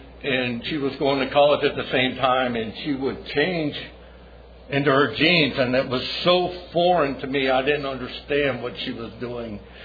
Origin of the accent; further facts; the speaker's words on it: Florida, United States; I was born and raised in Florida.